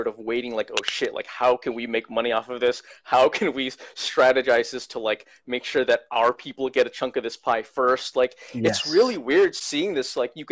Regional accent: California, United States; now in Texas, United States; and I came from California, so it's like, the cannabis culture is just totally different.

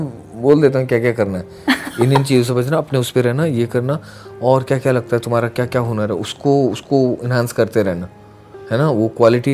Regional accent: Uttarakhand, India; तुम कहाँ से हो, गढ़वाल से, तो वहाँ पहाड़ी पे चले जाओ ना

